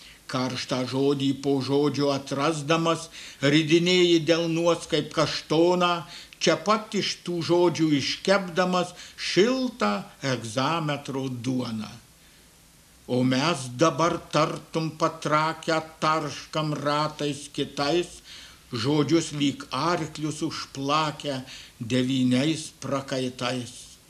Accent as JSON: {"language": "Lithuanian", "region": "Marijampolė County", "country": "Lithuania", "tie": "born or raised there", "said": "Ir mes maži vaikai dar užkopę tarp Ajavonių ir Vištyčių į aukščiausią kalną Piliakalnį"}